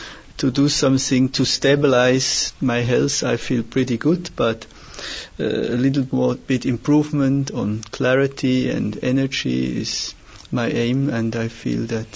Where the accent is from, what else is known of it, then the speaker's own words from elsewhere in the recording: Switzerland; now in Salzburg, Austria; I'm from Switzerland too.